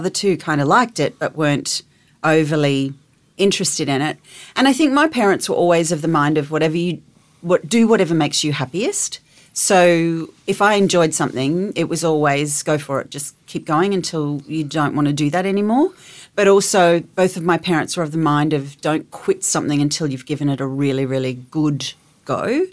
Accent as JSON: {"language": "English", "town": "Maryborough", "region": "Queensland", "country": "Australia", "tie": "born or raised there", "said": "I lived in Maryborough. I grew up in Maryborough in Queensland, and there wasn't a whole lot of professional work in Maryborough"}